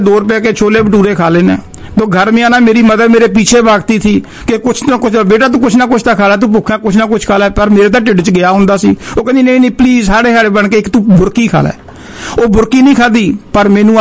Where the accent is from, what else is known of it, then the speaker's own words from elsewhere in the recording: Barnala, Punjab, India; ਮੈਂ ਬਰਨਾਲੇ ਸ਼ਹਿਰ ਤੋਂ ਹਾਂ